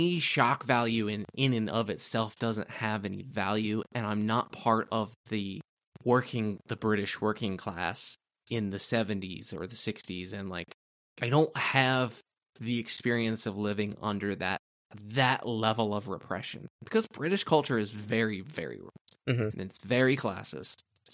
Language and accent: English; United States; there's not enough about it that is accessible to me as an American in 2025.